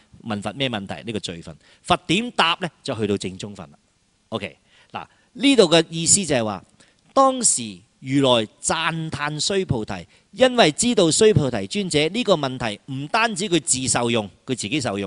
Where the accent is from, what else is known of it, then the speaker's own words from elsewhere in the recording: China; 善哉，我们中国人译过来，好啊好啊好啊